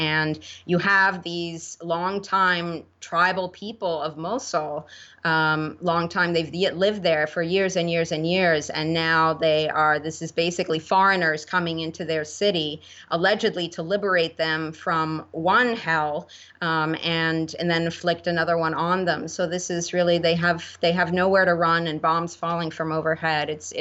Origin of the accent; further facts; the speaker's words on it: United States; Now, I focus on the United States because I'm an American